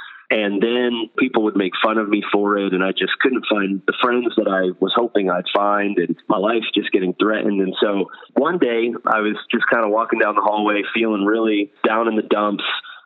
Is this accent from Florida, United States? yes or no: yes; Florida, United States; I mean, I grew up in Florida, and this was during the influx of lots of Caribbean nations into Florida.